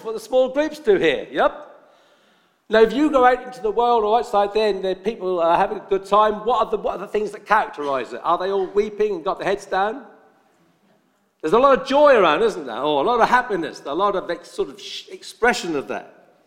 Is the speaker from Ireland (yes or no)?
no; Norwich, East of England, United Kingdom; I remember I was brought up in the Pentecostal church in Norwich, Assemblies of God.